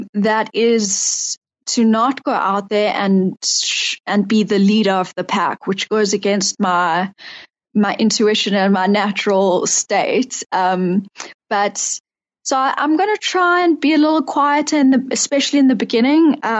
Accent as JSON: {"language": "English", "town": "Johannesburg", "region": "Gauteng", "country": "South Africa", "said": "in my head, I'm still 32, but actually I'm 33. And I'm a lawyer from Johannesburg."}